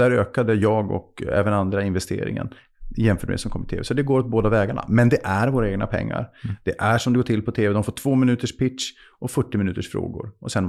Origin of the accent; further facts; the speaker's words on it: Luleå, Norrbotten County, Sweden; Jag är född i Luleå, uppvuxen på 80-talet.